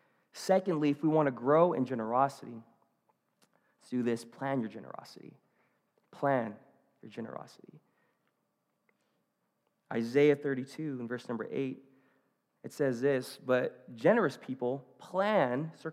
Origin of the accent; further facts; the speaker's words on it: National City, California, United States; Man, I'm from National City. I was like, biscuits and gravy? Like, what is that?